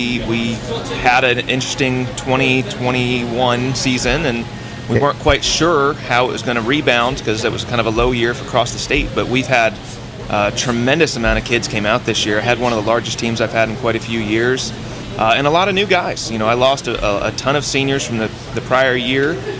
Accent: Florida, United States; But myself, I actually am local here. I grew up in Seminole area. I am happy to say I'm an Osceola graduate.

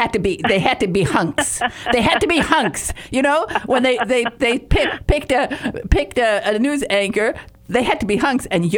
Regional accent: England, United Kingdom; now in United States; Because we moved from England to Houston, and we used to go up to Dallas

